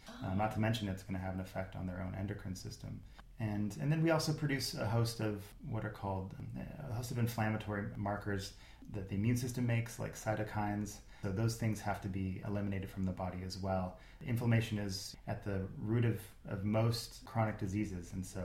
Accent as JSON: {"language": "English", "town": "Seattle", "region": "Washington", "country": "United States", "tie": "born or raised there", "lives_now": "California, United States", "said": "And because I grew up in Seattle, where naturopaths are much more popular than they are here in California"}